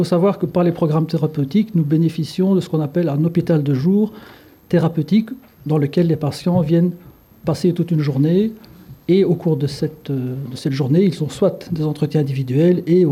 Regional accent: Belgium; Alors, je suis belge une fois.

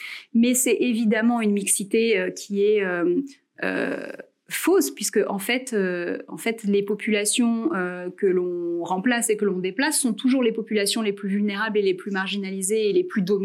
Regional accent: France; en tant que Française, j'étais une étudiante française

